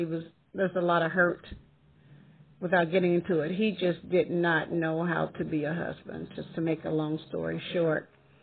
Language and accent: English; Arkansas, United States; I was born and raised in Arkansas. Grew up singing, well, actually in my teenage years, singing in a Pentecostal church in Arkansas.